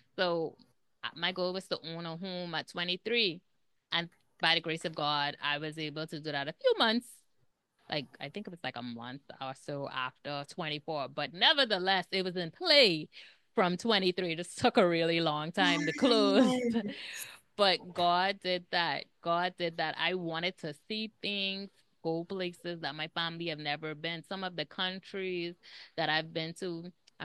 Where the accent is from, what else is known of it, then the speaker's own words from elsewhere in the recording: Bahamas; I'm actually from the Bahamas, so I don't know if you heard the accent